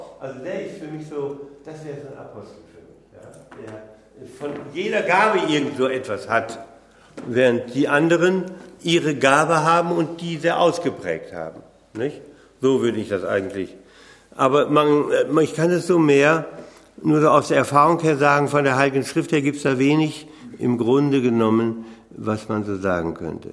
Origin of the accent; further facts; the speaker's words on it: Austria; Und ich kenne so einen bei uns in Österreich